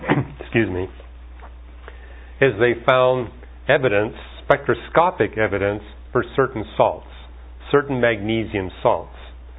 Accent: Canada; I'm from Canada

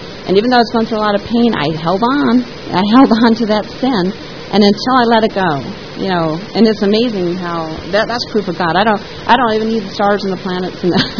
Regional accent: Denver, Colorado, United States; I'm from Denver, and we ate lots of hoofed animals.

